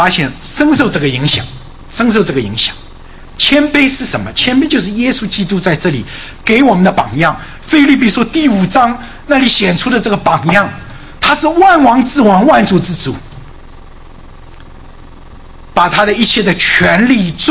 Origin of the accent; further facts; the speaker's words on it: China; 我有时觉得我们中国人学一些东西有的时候也受文化的影响